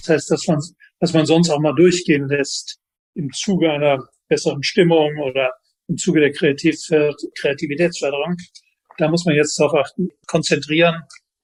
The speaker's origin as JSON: {"language": "German", "town": "Cologne", "region": "North Rhine-Westphalia", "country": "Germany", "said": "Naja, ich dachte, wenn ich als Kölner zurzeit nach Bochum telefoniere"}